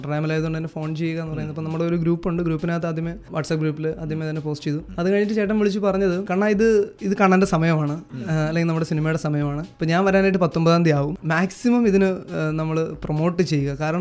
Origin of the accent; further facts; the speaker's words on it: Bharathannur, Kerala, India; Correct സ്വന്തം സ്ഥലം ഭരതന്നൂരാണ് എന്റെ സ്വന്തം സ്ഥലം. തിരുവനന്തപുരം ജില്ലയിൽ തന്നെ ഇവിടെ നിന്ന് ഒരു 50 കിലോമീറ്റർ ഉണ്ട്. കല്ലറ പാങ്ങോട് ഭരതന്നൂരാണ് സ്വന്തം സ്ഥലം.